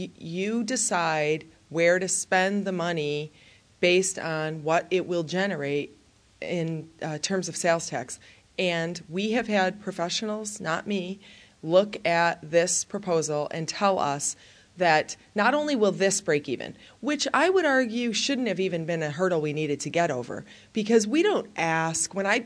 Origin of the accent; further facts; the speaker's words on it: Ireland; So, I don't. I'm Irish.